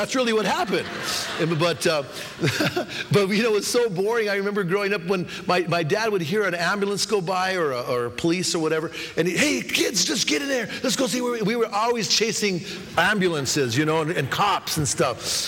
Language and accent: English; New Mexico, United States; And I grew up, it's just north of Albuquerque. It's there in New Mexico. And when I was growing up, there was about 3,000 people there.